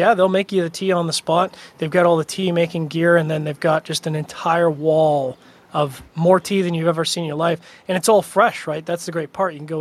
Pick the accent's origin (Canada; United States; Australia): Canada; And being end Canadian